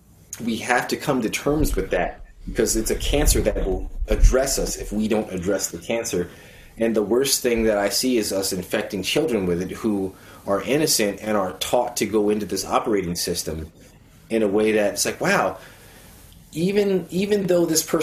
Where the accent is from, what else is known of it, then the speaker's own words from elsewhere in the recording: United States; So you say, America jin, I'm an American.